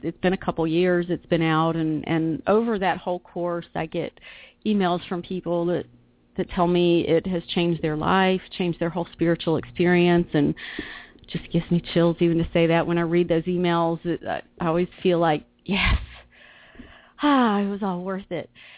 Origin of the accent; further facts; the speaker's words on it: Asheville, North Carolina, United States; I moved back after a divorce to my hometown of Asheville, and Asheville, North Carolina, beautiful place.